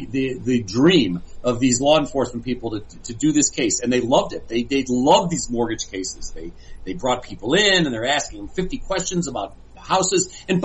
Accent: Cleveland, Ohio, United States; I love Cleveland, Ohio. It's my hometown

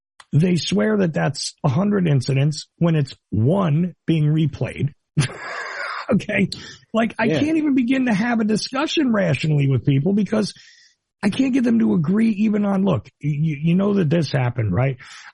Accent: New Jersey, United States; Because I grew up in New Jersey.

